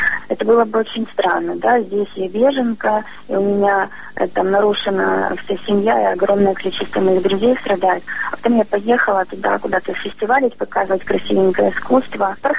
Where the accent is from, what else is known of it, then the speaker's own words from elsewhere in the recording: Crimea, Ukraine; born there; Я родилась в Крыму, и моя семья живет в Крыму.